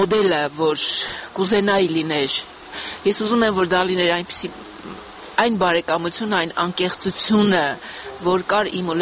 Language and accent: Armenian; Akhalkalaki, Samtskhe-Javakheti, Georgia; moved away; ախալքալաքում, եթե ասեմ … ուրեմն ախալքալաք է, չնայած արդեն 30 տարուց ավել է դրսում եմ ապրում